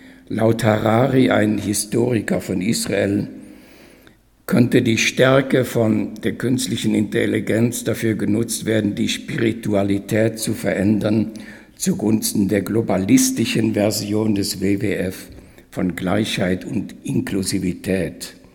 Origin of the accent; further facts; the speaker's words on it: Switzerland; Wenn ich sage, ich bin aus der Schweiz, dann beneiden uns viele.